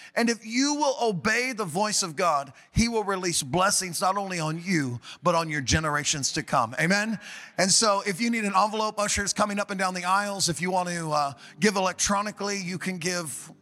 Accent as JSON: {"language": "English", "region": "California", "country": "United States", "said": "I'm from California, so I can talk like that, all right?"}